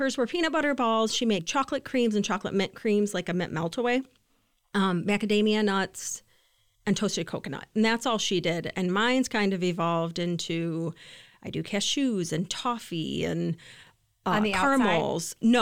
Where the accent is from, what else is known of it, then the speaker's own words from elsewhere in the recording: Lansing, Michigan, United States; I am a resident of Lansing. I actually live right on the border of DeWitt, so my kids go to DeWitt schools. I've lived in Lansing my entire life.